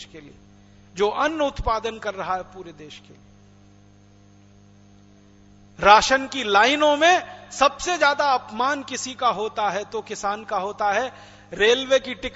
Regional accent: Atrauli, Uttar Pradesh, India; born there; मेरा जन्म अलीगढ़ के पास एक छोटे से गांव में हुआ, अतरौली तहसील में। मेरे गांव में बिजली नहीं है और दिल्ली से मात्र 170-180 किलोमीटर की दूरी पर है मेरा गांव

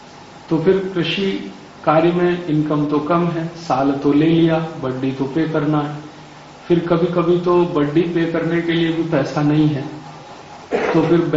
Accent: Aligarh, Uttar Pradesh, India; मेरा जिला उत्तर प्रदेश में अलीगढ़

